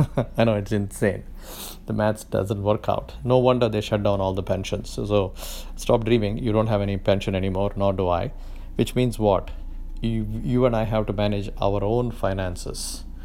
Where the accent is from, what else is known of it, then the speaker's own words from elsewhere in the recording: South India, India; I'm from South Indian middle class where you make as much money as you can, spend as little as you can, and save as much as you can.